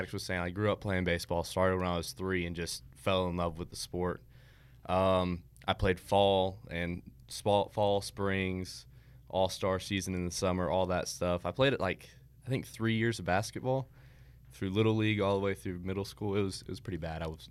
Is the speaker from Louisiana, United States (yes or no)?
no; Glen Rose, Texas, United States; Sir, so I was growing up in Glen Rose. There wasn't really, it's a small town, so there's not much to do.